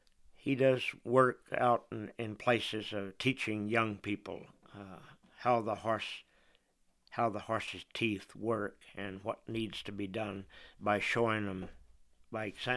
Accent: East Warren, United States; When I was growing up in East Warren, as I said before, the Fullers lived just over the hill.

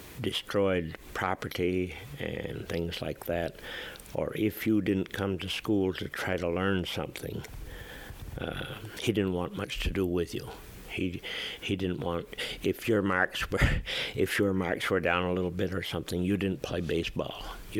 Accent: East Warren, Vermont, United States; I was raised up there in East Warren by Blueberry Lake, and my parents didn't have any automobile.

